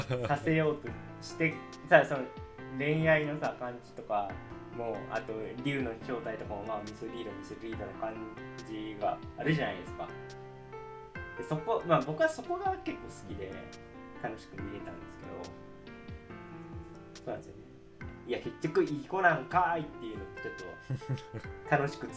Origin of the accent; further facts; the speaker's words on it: Shikoku, Japan; あの僕も四国出身なので、ああ、地元の駅あんな感じだな